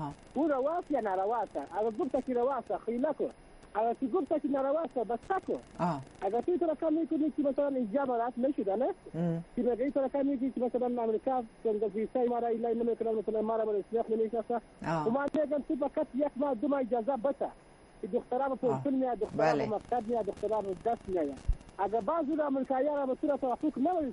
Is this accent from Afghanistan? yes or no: yes; Afghanistan; ما می یک بچه هستم از افغانستان هستم